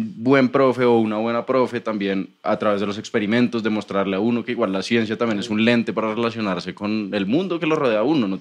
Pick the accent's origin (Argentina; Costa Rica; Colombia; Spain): Colombia; Bogotá; Creo que siempre se ha relacionado con no estar de donde soy. Seguramente hay muchas opciones de aventurar en Bogotá, pero en general mi percepción de la aventura tiene que ver con irme de ahí.